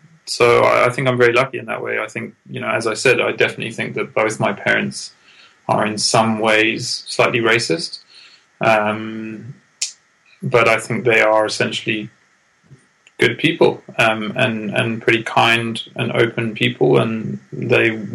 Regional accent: England, United Kingdom; accent: English; it doesn't have the same connotation as if he makes fun of my English accent because of the different power dynamics.

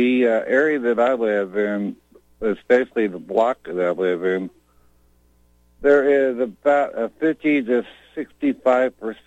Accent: Los Angeles, California, United States; It breaks my heart to see my hometown, L.A., looking like a total and complete cesspool.

